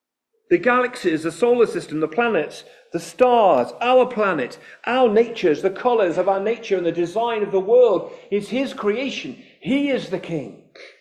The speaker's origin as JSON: {"language": "English", "town": "Derby", "region": "East Midlands", "country": "United Kingdom", "tie": "born there", "said": "So I was born in Derby."}